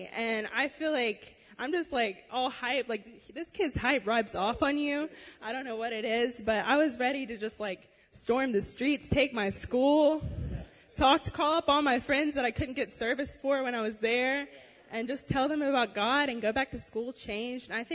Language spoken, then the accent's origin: English; Spartanburg, South Carolina, United States; I'm from Spartanburg, South Carolina, which is 2.5 hours away.